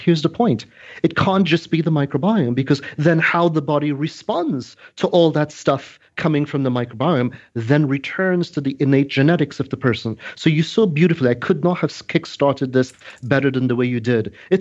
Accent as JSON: {"language": "English", "country": "Trinidad & Tobago", "said": "I'm a Caribbean mutt. I'm originally from Trinidad"}